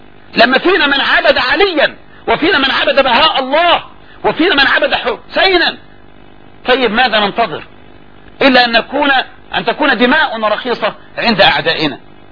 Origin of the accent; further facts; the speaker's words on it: Egypt; يعني اللي احنا بنسميه عندنا في مصر بالعامية مطهر